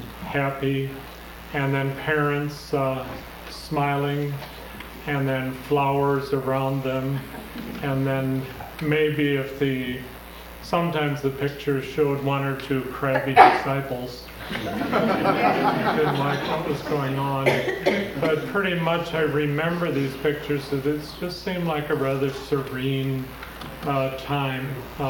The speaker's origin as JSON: {"language": "English", "region": "California", "country": "United States", "tie": "born or raised there", "said": "I grew up on California beaches."}